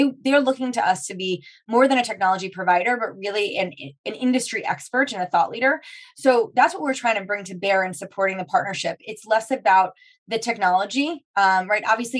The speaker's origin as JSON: {"language": "English", "town": "Long Island", "region": "New York", "country": "United States", "tie": "born or raised there", "said": "So my family and I, we grew up on Long Island, met my husband who's from Queens, brought him to Long Island."}